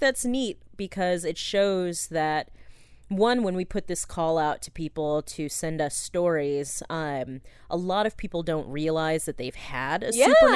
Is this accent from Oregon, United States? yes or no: yes; Ashland, Oregon, United States; over breakfast in my hometown of Ashland, Oregon